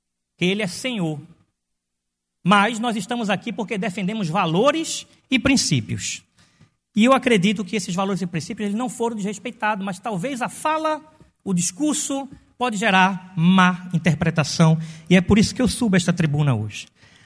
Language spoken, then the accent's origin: Portuguese; Brazil; porque eu sou brasileiro acima de tudo